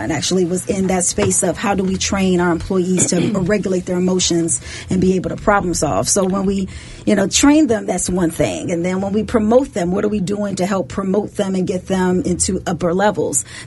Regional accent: Chicago, Illinois, United States; I'm originally from Chicago, and when I finished at Florida A&M, FAMU, shout out, D.C. chapter, I decided, and yes, I did.

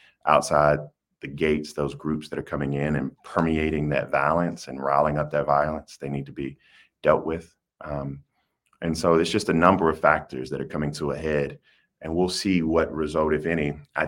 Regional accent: Denmark; I'm from Denmark. We got three stoplights and a blinking light, so I might have mauled that word.

